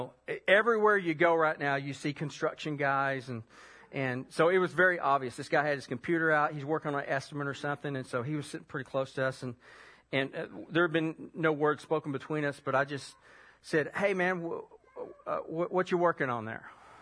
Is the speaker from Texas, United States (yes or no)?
yes; Keller, Texas, United States; You know, I'm from Keller.